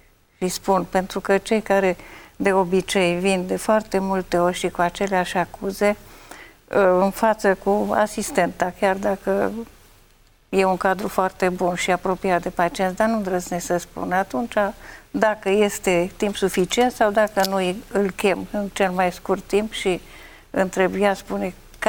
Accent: Reghin, Mureș County, Romania; born there; now in Miercurea Ciuc, Romania; Sunt medic de familie în Miercurea Ciuc, județul Harghita. M-am născut la Reghin, județul Mureș, în urmă cu 57 de ani.

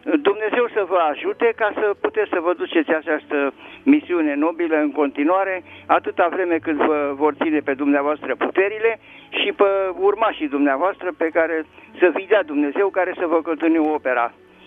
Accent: Slatina, Olt County, Romania; eu sunt din Slatina

